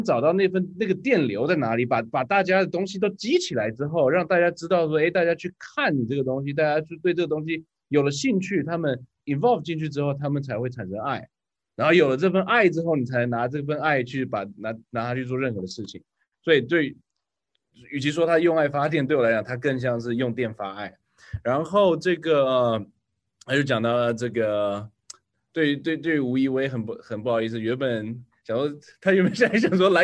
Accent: Taiwan; 第一最大原因是因为我是台湾人，我讲话的方式本来就跟你们不一样

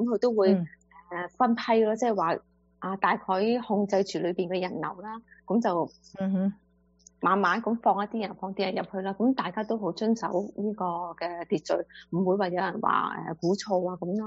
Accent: China; 我從來都唔覺得我自己身為中國人係俾人歧視咯

